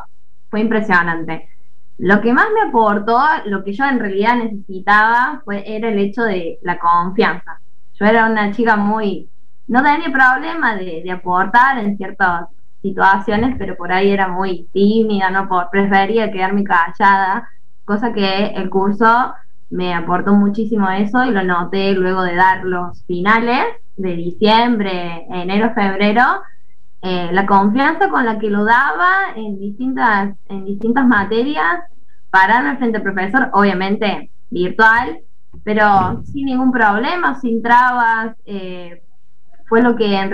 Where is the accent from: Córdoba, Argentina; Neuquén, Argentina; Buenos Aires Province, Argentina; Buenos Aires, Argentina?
Córdoba, Argentina; Villa María; Soy de Villa María, Córdoba